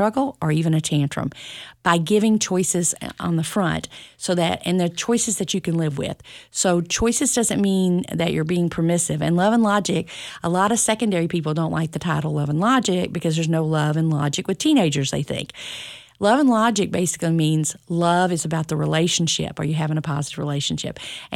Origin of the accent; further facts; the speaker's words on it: Texas, United States; I am from East Texas, so you can.